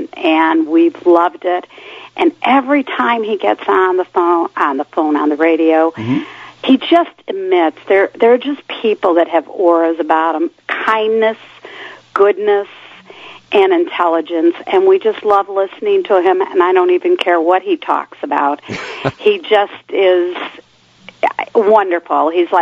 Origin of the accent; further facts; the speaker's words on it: Chicago, Illinois, United States; I was born and raised in Chicago, although my married life mostly was in rural countries. I kept, I'm still a Chicago person.